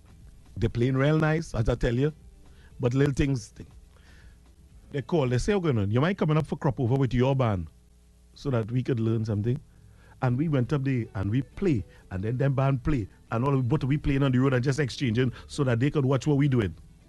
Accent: Trinidad & Tobago; As a Trinidadian, and I have to say as a Trinidadian, right?

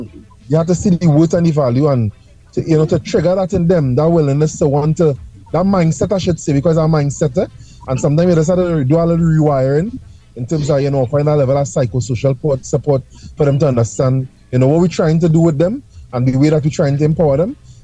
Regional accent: Chaguanas, Trinidad & Tobago; I have to mention my good partner who I grew up with in Chaguanas, although he's from Labre, Kenwin Jones

